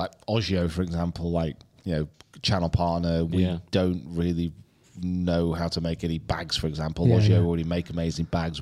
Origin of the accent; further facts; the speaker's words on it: England, United Kingdom; St. George's Day is the one thing which isn't in our diary, because we are English and we don't care.